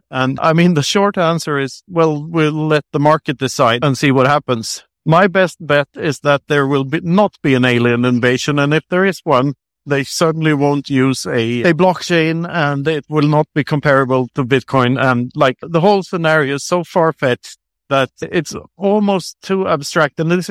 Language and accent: English; Sweden; English is a second language; now in Spain; Yeah, I come from Sweden, but I live in Spain